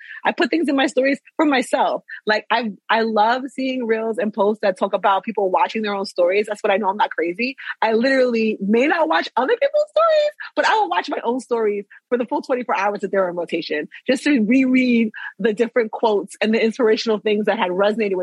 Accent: New York, United States; And I talk about it as a New Yorker

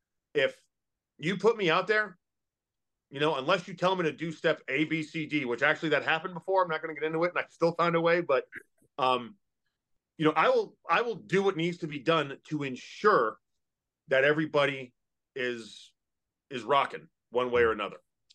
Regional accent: Massachusetts, United States; now in Kentucky, United States; I grew up in Massachusetts. Yeah, I live in Kentucky now, but grew up there

